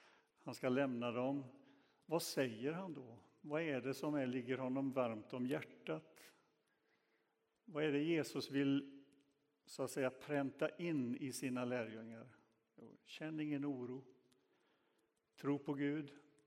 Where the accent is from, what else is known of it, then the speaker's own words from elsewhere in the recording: Donsö, Västra Götaland County, Sweden; Jag minns på Donsö där jag växte upp.